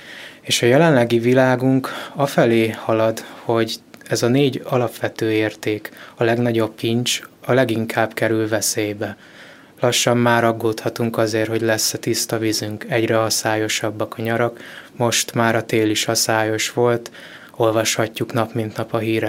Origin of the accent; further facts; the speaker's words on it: Székesfehérvár, Fejér, Hungary; born there; illetve idővel a szülővárosomban, Székesfehérváron is megtaláltak a lehetőségek